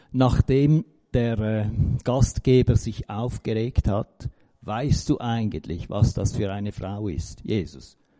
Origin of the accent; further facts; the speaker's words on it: Schmerikon, St. Gallen, Switzerland; Ich bin in Schmerikon aufgewachsen, dort hatte es eine große Kaffeerösterei.